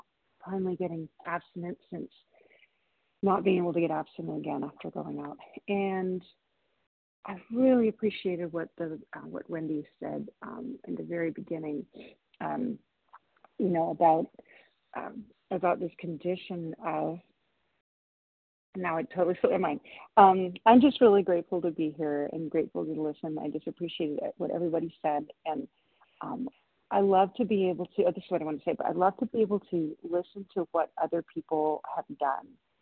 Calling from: Washington, United States; I'm calling from Washington State.

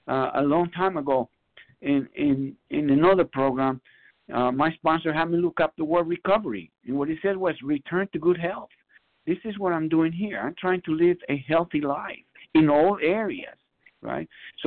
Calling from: San Bernardino, California, United States; from California, San Bernardino, California.

